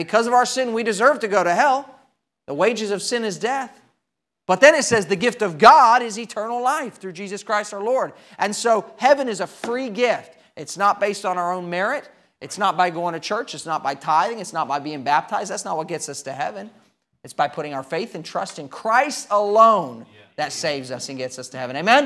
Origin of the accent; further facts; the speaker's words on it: New Zealand; Now, I grew up in New Zealand, And the little country of New Zealand is located on a fault line.